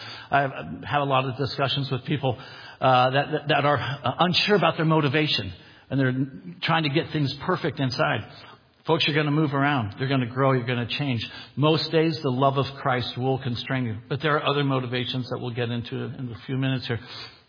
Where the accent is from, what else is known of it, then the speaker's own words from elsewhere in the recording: San Diego, California, United States; also born or lived in San Francisco; I was born in San Francisco, raised in San Diego.